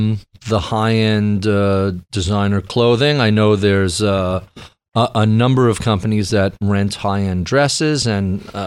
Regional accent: New York, United States; And let's be honest, at least as a New Yorker, who here doesn't hate taxis?

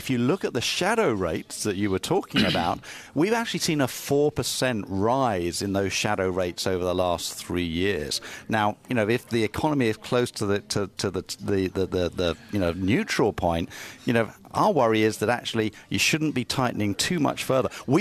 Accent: United Kingdom; I'm a Brit. I'm a Brit.

